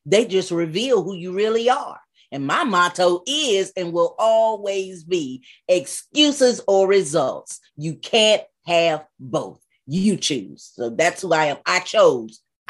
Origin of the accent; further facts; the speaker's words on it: Wilson, North Carolina, United States; We are filming in my hometown of Wilson, North Carolina, a little bit